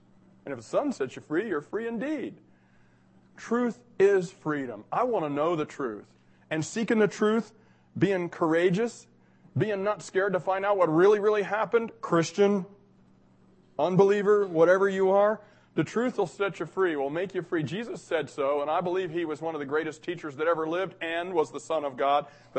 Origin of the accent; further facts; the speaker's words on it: Washington, D.C., District of Columbia, United States; Now, I'm from Washington, D.C., and I've been in the Smithsonian. I was born there, so we're both my parents. So this hits a little close to home, literally, for me.